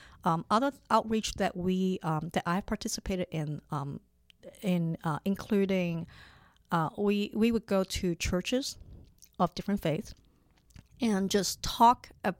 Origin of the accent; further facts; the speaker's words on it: Hong Kong; also born or lived in Wisconsin, United States; now in Sacramento, United States; I grew up in Hong Kong. Mm-hmm. I was born and raised in Hong Kong.